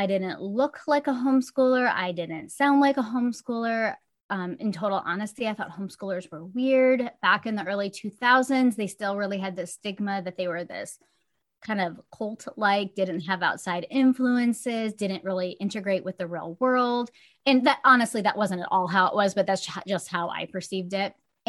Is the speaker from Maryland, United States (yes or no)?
no; Iowa, United States; So that's a little bit about me. We're from Iowa.